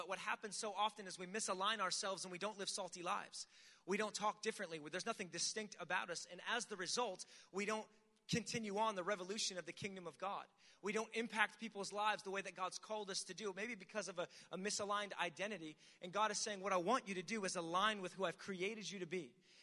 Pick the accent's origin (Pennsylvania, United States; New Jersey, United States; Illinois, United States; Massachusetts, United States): Pennsylvania, United States; Again, as I said, I'm from Pennsylvania. And in Pennsylvania, we've got a lot of like caves, mountains.